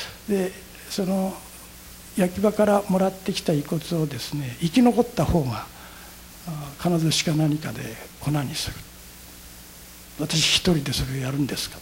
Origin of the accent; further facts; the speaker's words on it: Hanamaki, Iwate, Japan; 私はあの岩手県の花巻っていうところの出身ですけれども、浄土真宗の小さな寺の長男として生まれ、弟が2人おりまして